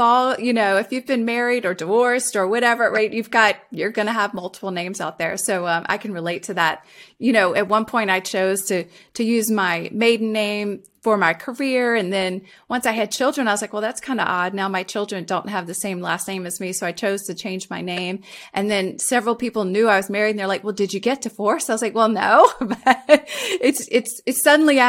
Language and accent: English; Virginia, United States; I'm also from Southern Virginia.